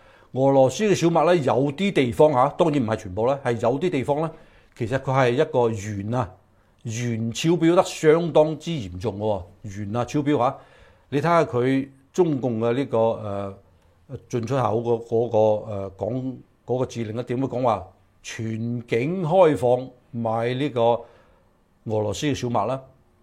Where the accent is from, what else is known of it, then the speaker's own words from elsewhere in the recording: China; 就其實係害我哋中國人民嘅